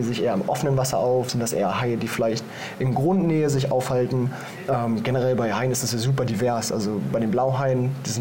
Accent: Germany; wie du schon sagst, ich komme aus Deutschland.

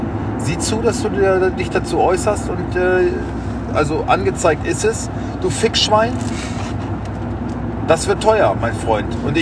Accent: Berlin, Germany; Ich bin Berliner.

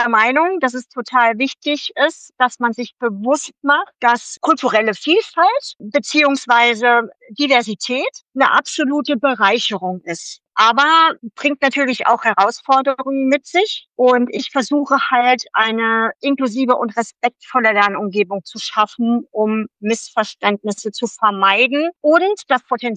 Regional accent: Saarland, Germany; ich bin 59 Jahre alt, ich komme aus dem Saarland

